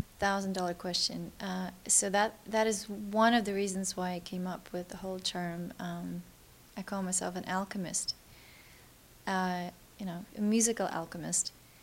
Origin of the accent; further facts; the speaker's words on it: Moscow, Russia; moved away; also born or lived in New York; I was born in New York because my parents were interpreters for the UN. And then when I was right after I was born, a few months later, they were restationed back to Moscow.